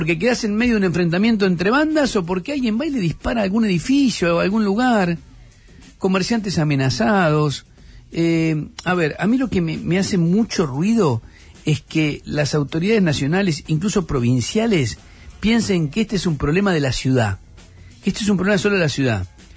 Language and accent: Spanish; Rosario, Santa Fe, Argentina; soy de Rosario y tengo todavía una vinculación muy fuerte, porque tengo no solo familia en Rosario, sino tengo a muchos amigos.